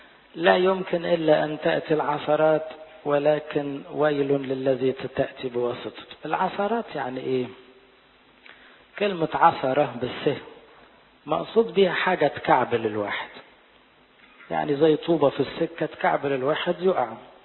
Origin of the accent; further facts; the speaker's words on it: Egypt; لأن احنا عندنا في مصر الحمد لله 80-90% لعازر،